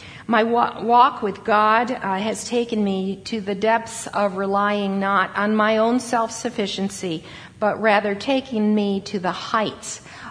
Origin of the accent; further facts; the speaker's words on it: New York, United States; I am from central New York. I grew up outside of Syracuse, New York, in a small town.